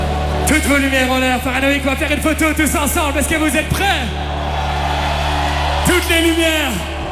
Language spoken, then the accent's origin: French; Belgium; Je viens de Belgique, en Belgique on appelle ça un GSM, chez vous on appelle ça un téléphone.